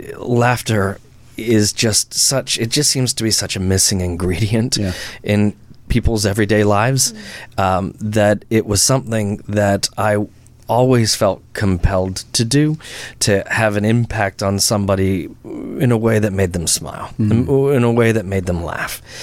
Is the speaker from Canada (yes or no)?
yes; Ontario, Canada; I grew up in Canada, and it was an OAC year, or an Ontario Academic Credit, where it was designed for people wanting to go off to university.